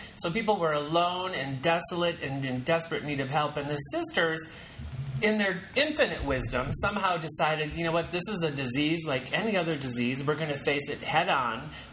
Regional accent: Grand Rapids, Michigan, United States; born there; So I was born in Grand Rapids, Michigan. I was raised Catholic. I went to public high school, but I did go to a private Catholic college.

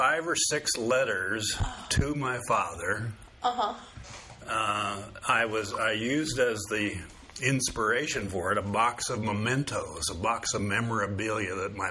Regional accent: Iowa, United States; So I grew up essentially in Iowa, where my mother had been from, with my mother and my grandmother.

